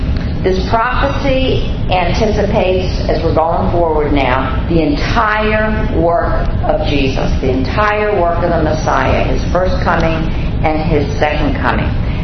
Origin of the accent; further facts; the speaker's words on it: Bronx, New York, United States; Yeah, see, I'm from the Bronx. I don't know these things.